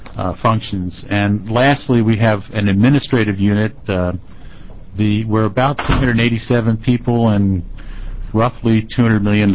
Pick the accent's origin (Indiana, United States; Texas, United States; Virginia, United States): Virginia, United States; also born or lived in New York; I was born in New York and raised in Virginia